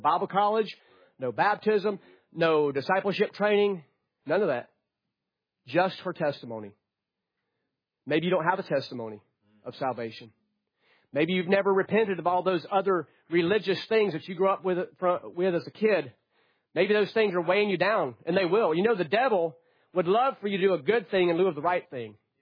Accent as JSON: {"language": "English", "region": "North Carolina", "country": "United States", "tie": "born or raised there", "said": "a church I grew up in North Carolina."}